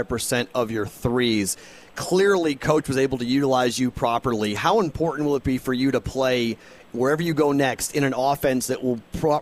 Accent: Boston, Massachusetts, United States; now in Las Vegas, United States; I mean, I am from Boston. I'm an East Coast guy who's living in Vegas now for 4 years.

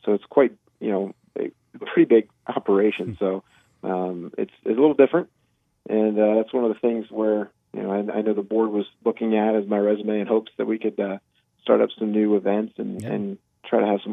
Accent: Maryland, United States; So I grew up in Maryland, in Carroll County, Maryland.

